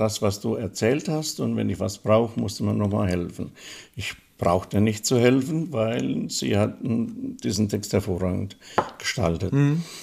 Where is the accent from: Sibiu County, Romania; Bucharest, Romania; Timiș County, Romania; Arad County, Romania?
Arad County, Romania; Segenthau; Und das aus dieser Vorlage ist dann … eine Hommage an meinen Heimatort, den ich dann geschrieben habe.